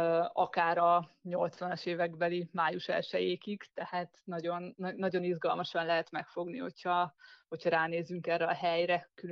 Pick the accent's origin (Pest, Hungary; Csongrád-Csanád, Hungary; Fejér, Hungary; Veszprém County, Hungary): Csongrád-Csanád, Hungary; Szeged; holott nem itt születtem, én Szegedről származom